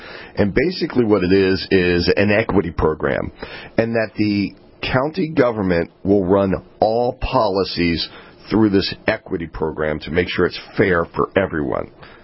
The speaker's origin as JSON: {"language": "English", "region": "Maryland", "country": "United States", "tie": "born there", "said": "I'm in Virginia. Maryland, I can't move back to. I love my state. I was born in Maryland, but it's gone."}